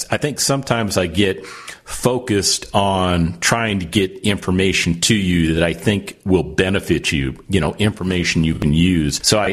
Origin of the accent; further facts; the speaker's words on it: Las Vegas, Nevada, United States; I was born and raised in Las Vegas, so I've got a pretty healthy understanding of how gambling works.